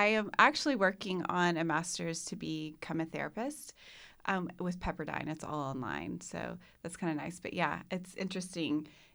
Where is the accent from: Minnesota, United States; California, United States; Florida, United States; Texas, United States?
Texas, United States; Tyler; I went to Baylor in 1997, but I grew up mainly in Tyler, and we would vacation in Kerrville, like a lot of people.